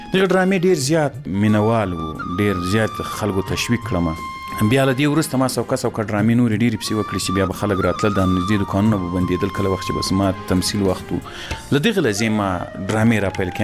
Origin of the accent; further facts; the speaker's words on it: Ghazni, Afghanistan; ځکه زه له غزنی څخه یو دوه درې کسان وو